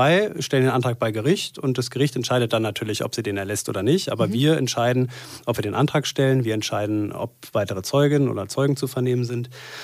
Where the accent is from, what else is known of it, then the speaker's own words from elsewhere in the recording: Berlin, Germany; born there; also ich bin ja gebürtiger Berliner und habe meinen ganzen Freundeskreis hier in Berlin. Ich war nur zum Studium und zum Referendariat weg und bin ja auch wieder zurückgekommen, weil ich gerade wieder nach Berlin wollte.